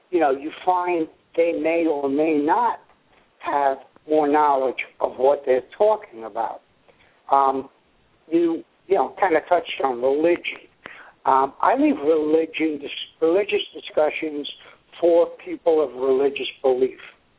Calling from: Albany, New York, United States; I'm calling from Albany, New York. I'm a little north of where you are.

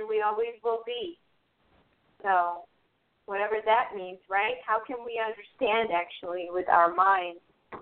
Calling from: New York, United States; Yeah, I'm calling from New York

